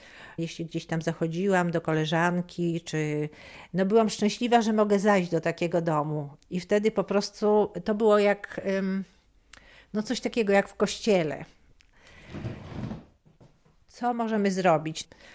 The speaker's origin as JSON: {"language": "Polish", "town": "Tykocin", "region": "Podlaskie Voivodeship", "country": "Poland", "tie": "born or raised there", "said": "sama się urodziłam w takim domu i w nim mieszkałam i mieszkam do dnia dzisiejszego"}